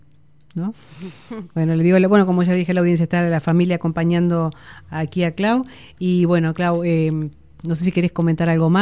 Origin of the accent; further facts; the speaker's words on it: Uruguay; como ciudad, como pueblo, como uruguayos que somos